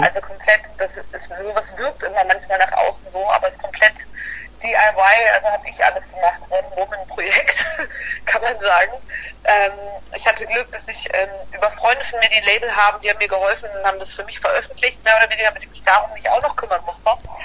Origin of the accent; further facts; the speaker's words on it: Hesse, Germany; now in Hamburg, Germany; wohne aber schon relativ lang in Hamburg. Ist zum Musikmachen doch ein bisschen schöner als, ich komme aus der Nähe von Fulda, wenn ihr das was sagt.